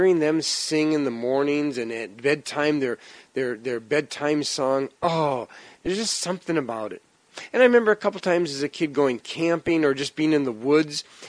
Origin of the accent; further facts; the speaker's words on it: Wisconsin, United States; Growing up in Wisconsin, they'd leave for winter. It was just too cold for them to live up there.